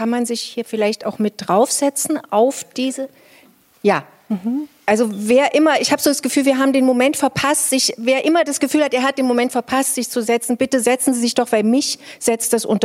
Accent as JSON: {"language": "German", "region": "Thuringia", "country": "Germany", "tie": "born or raised there", "said": "in meinem Heimatland Thüringen Haltung zeigen zu dürfen"}